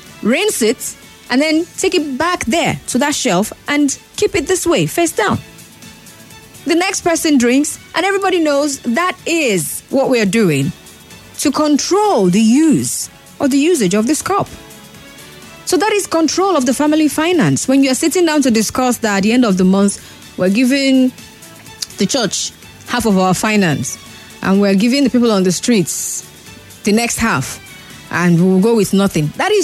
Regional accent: Nigeria; I'm from the Igbo tribe, most of us liking to be money conscious.

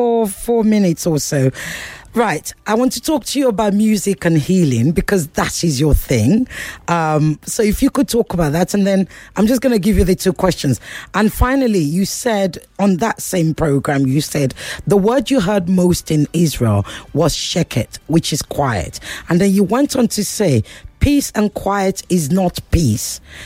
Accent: Nigeria; accent: Nigerian; You have to tell him to come back. That's my Nigerian accent.

